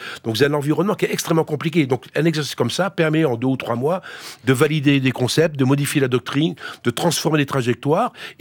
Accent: Brittany, France; je suis breton, donc on peut gérer ça différemment.

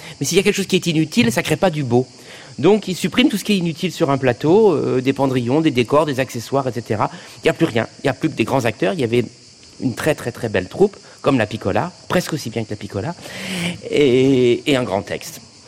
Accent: Provence-Alpes-Côte d'Azur, France; je ne suis pas parisien, je suis un provençal et un provincial, et c'est vrai, je me sens ici chez moi.

